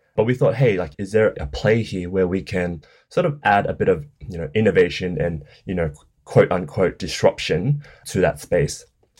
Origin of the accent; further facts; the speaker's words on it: Australia; I'm of Chinese heritage. You know, I was born and raised in Australia, but my parents are immigrants.